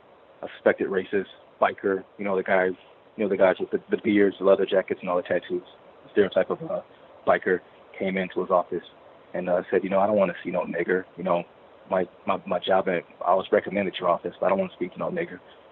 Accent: Michigan, United States

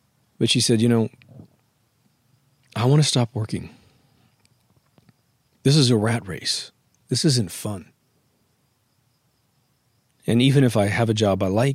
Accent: Midwest, United States; And it's about my journey through chivalry by growing up in the Midwest.

